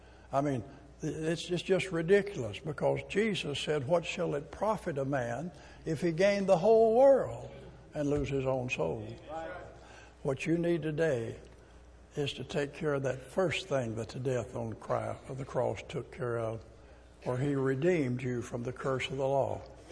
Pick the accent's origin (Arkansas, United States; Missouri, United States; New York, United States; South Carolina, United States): Arkansas, United States; born there; I was born in Arkansas, but I understand that.